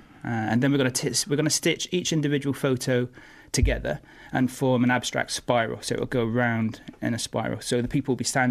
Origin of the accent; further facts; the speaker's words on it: Cardiff, Wales, United Kingdom; born there; Cardiff's been chosen because I was born in Cardiff.